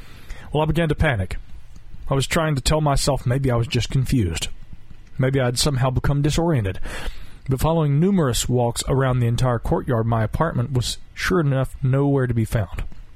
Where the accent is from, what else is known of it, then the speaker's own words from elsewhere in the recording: Candler, North Carolina, United States; Everyone thinks I'm from Texas, which is funny because I'm from right here in the Twin Cities of Inca Candler in western North Carolina.